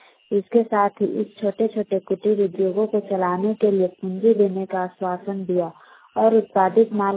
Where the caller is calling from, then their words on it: Jharkhand, India; ग्राम बारीडी प्रखंड और मांझी जिला रांची से बोल रही हूँ।